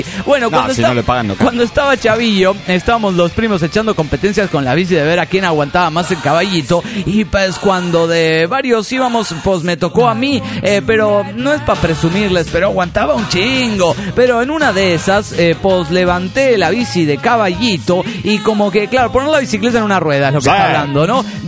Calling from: Matehuala, San Luis Potosí, Mexico; Hola, soy el cráneo de San Luis Potosí.

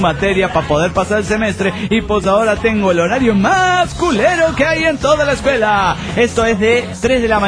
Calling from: Tunja, Boyacá, Colombia; de Tunja, Colombia.

